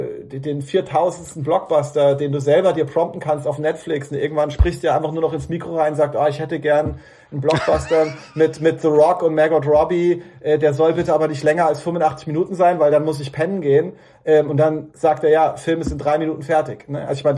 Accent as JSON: {"language": "German", "town": "Bad Soden am Taunus", "region": "Hesse", "country": "Germany", "tie": "born or raised there", "said": "Ich bin gebürtiger Hesse, ja. Ich bin geboren, bin ich sogar in Bad Soden am Taunus bin ich sogar geboren."}